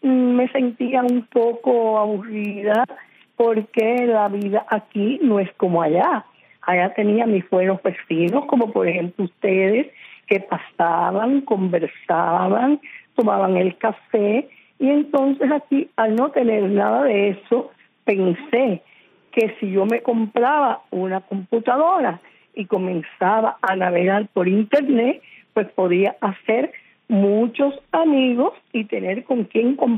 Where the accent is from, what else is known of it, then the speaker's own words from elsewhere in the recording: Sancti Spíritus, Cuba; no solamente somos espirituanos, también somos cubanos.